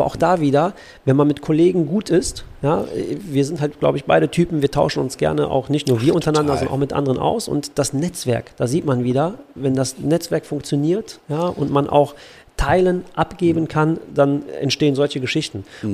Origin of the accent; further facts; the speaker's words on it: Poland; Verschiedene Regionen, verschiedene Dialekte. Und es gibt in Polen auch so zwei Regionen, ja, ich will nicht sagen, die verstehen sich nicht, weil das ist Quatsch.